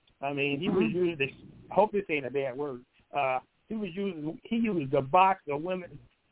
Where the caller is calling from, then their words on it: Michigan, United States; from Michigan.